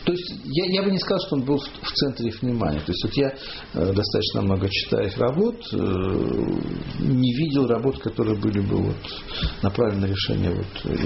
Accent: Omsk, Omsk Oblast, Russia; вот я сам из Омска, едешь и видишь, как постепенно меняется этнический тип по территории России.

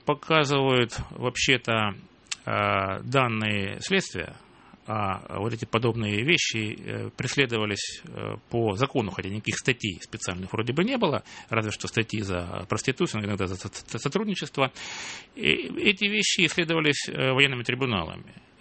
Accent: Rostov-on-Don, Rostov Oblast, Russia; о моем родном городе Ростове.

